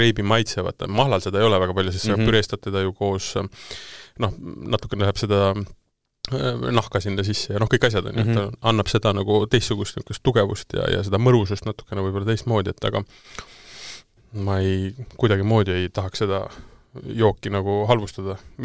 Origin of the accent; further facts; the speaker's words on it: Tartu, Tartu County, Estonia; no kuna ma olen ise Tartust pärit , eks ju , ja